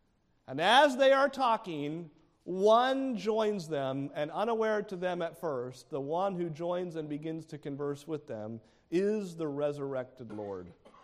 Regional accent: New England, United States; now in Florida, United States; We don't do this as much in Florida, but where I grew up in New England

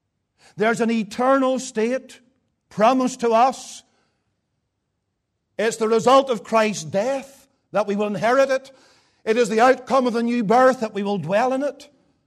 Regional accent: United Kingdom; and I think we're all British here as far as I know

